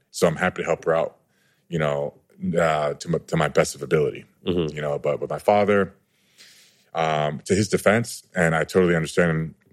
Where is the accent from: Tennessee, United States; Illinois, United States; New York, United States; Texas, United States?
New York, United States; New York City; moved away; they assumed, because I was from New York City, not just the U.S., I was wealthy, right?